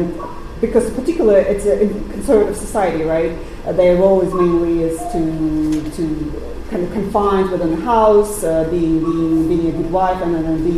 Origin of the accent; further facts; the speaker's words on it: Uzbekistan; Yeah, being kind of growing up in Uzbekistan and living there and working there and covering now Uzbekistan, yes.